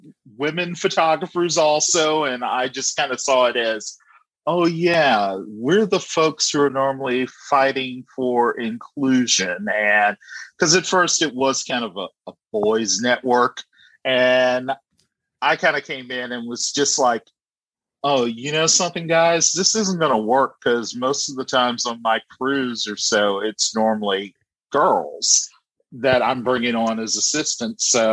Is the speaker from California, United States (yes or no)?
no; Greenville, Mississippi, United States; born there; I'm more or less born in Mississippi, a little small town called Greenville.